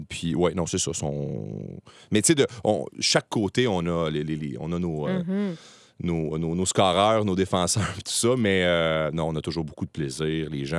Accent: Moncton, New Brunswick, Canada; born there; Donc, je suis né à Moncton.

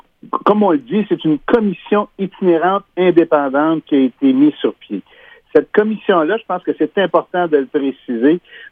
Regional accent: Quebec, Canada; je vais donner le cas de chez nous en Abitibi.

